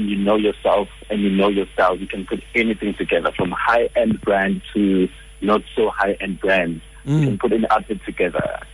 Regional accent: Johannesburg, Gauteng, South Africa; was born and bred in Joburg. I'm a Joburg boy in a township called Davidson in the east of Joburg, and I'm 24.

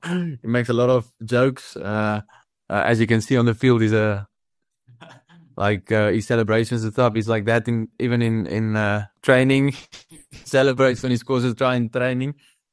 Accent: Rustenburg, North West, South Africa; I come from Rustenburg. We live on a farm there.

